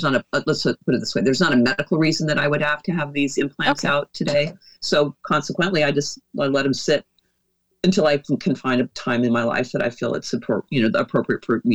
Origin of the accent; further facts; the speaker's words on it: Oregon, United States; also born or lived in Dallas, Texas; I was living in Dallas, Texas, as I said, during my diagnosis, and my home state is Oregon.